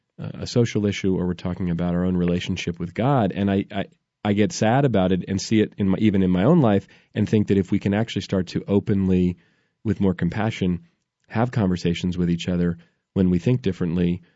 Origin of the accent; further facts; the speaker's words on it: California, United States; I grew up here in the Bay Area, and this is like the liberal capital of the country.